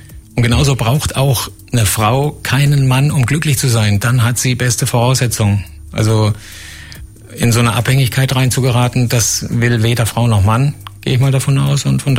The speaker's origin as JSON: {"language": "German", "town": "Karlsruhe", "region": "Baden-Württemberg", "country": "Germany", "tie": "born or raised there", "said": "Ich bin nach Karlsruhe gezogen vor einem halben, dreiviertel Jahr in meine Heimat wieder mit ihm"}